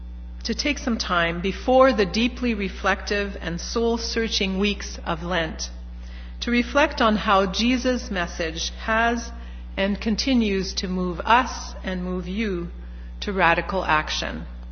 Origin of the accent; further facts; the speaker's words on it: Quebec, Canada; Growing up in Quebec in the 50s and the 60s means that Catholicism was also added to that spiritual heritage.